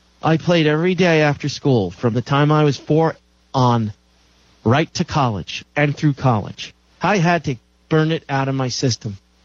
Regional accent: New York City, New York, United States; I grew up in New York City, Catholic grammar school, Catholic high school, a ton of violence.

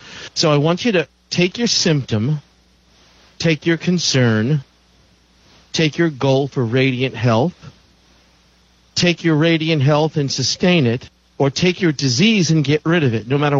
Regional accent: New York, United States; Boy, growing up in New York, could I tell you stories about the East River

